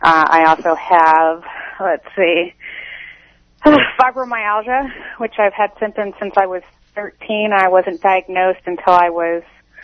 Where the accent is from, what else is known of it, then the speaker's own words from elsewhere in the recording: Reseda, California, United States; Yes, I am from Reseda, and I do home loans.